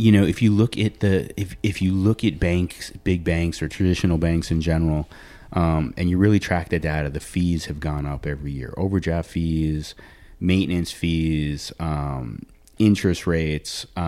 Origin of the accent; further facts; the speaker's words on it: New York, United States; now in Charlotte, United States; I've lived in Charlotte since 2002. I grew up in New York.